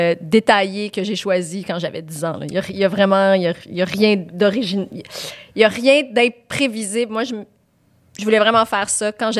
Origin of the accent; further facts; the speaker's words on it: Montreal, Quebec, Canada; Oui, j'ai grandi à Outremont.